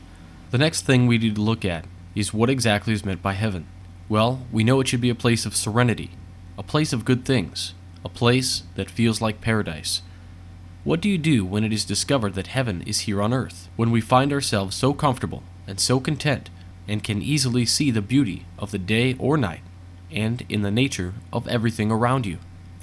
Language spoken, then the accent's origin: English; Illinois, United States; soon I'll be taking in an effort to start a nonprofit charity based in my home state of Illinois.